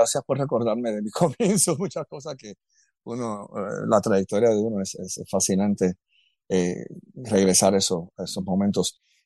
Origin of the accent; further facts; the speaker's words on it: Puerto Rico; siendo nacido y criado en Puerto Rico